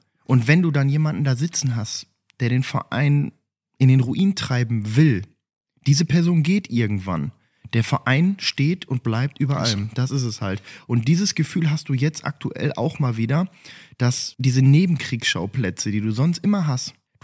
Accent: Gelsenkirchen, North Rhine-Westphalia, Germany; Ich bin jetzt ein paar Tage jünger, war von 90 und es ist einfach so, ne? Ich bin in Gelsenkirchen-Buer aufgewachsen. Was sind das? Keine 10 Minuten vom Parkstadion damals noch entfernt.

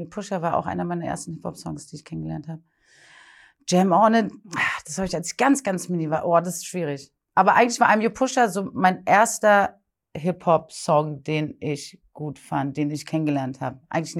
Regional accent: Berlin, Germany; Und ich bin nämlich in Berlin geboren und aufgewachsen.

